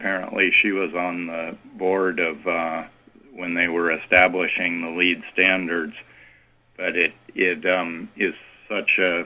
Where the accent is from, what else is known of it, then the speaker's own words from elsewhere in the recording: Colorado, United States; I grew up in Colorado